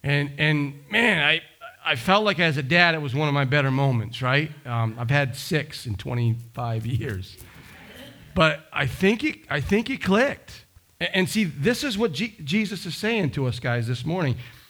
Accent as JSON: {"language": "English", "region": "Maine", "country": "United States", "tie": "born or raised there", "said": "I grew up in Maine, and didn't look like that, actually."}